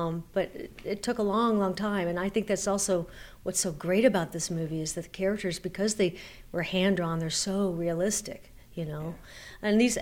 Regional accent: Fort Lauderdale, Florida, United States; Fort Lauderdale. Okay. It's in Fort Lauderdale.

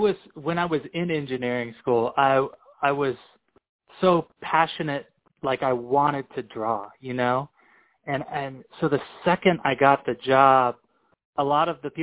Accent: California, United States; Yeah, I was born in 1981. I grew up in Orange County.

